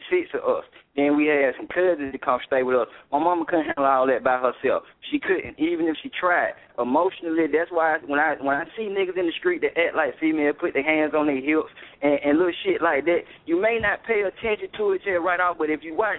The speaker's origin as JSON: {"language": "English", "town": "College Park", "region": "Georgia", "country": "United States", "said": "I'm from Collie Park. It's all in the hood."}